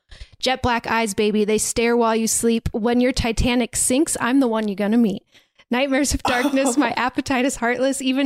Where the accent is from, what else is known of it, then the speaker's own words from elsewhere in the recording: United Kingdom; accent: British; She does have an accent, but I feel like my British accent is just... I don't know what's happened to it. It's terrible.